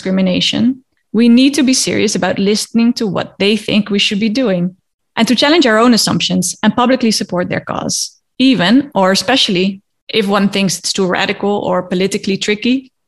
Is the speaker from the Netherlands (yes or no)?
yes; Netherlands; Growing up in a wealthy place, I'm from the Netherlands